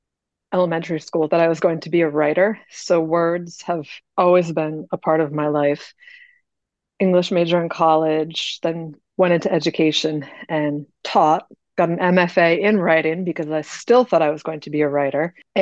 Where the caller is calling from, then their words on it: Richmond, Rhode Island, United States; I am in Richmond, Rhode Island.